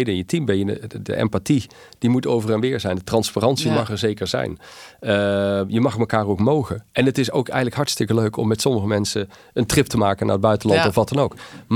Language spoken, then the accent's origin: Dutch; Netherlands; Dus ik vind het jammer, want ik ben Nederlander.